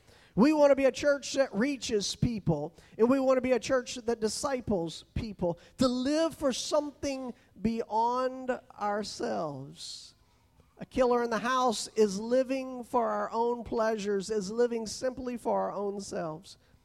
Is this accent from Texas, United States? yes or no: yes; Texas, United States; also born or lived in Ohio / Belize; I grew up in Texas. I grew up my whole life in Texas, except living 4 years in Ohio, but I was already an adult there, and then living the 8 years in Belize.